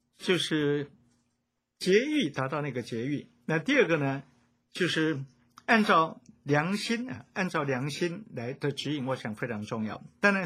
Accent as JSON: {"language": "Chinese", "country": "China", "said": "而且还有我们中国人就是多子多孙啊"}